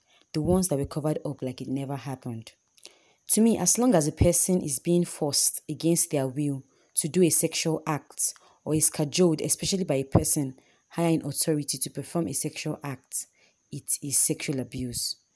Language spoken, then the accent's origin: English; Nigeria; I'm a Nigerian, so I'll basically be speaking from the Nigerian statistics.